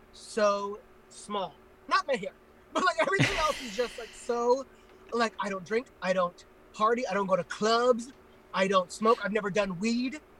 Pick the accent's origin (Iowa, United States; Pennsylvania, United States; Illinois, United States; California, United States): California, United States; Yeah, I was a fat, gay Indian boy in Orange County.